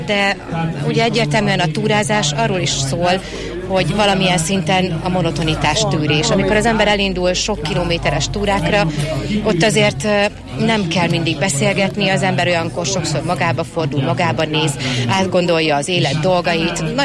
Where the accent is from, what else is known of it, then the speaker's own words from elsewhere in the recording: Hajdúböszörmény, Hajdú-Bihar, Hungary; Mi Hajdúbiharból jöttünk, én Hajdúböszörményből, a nővérem Debrecenből.